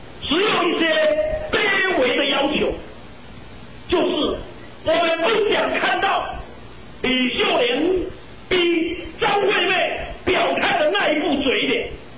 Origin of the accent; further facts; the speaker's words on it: Taiwan; 我们勇敢的台湾人，台湾人如今中国人，然后到大陆做生意的时候就说我们都是中国人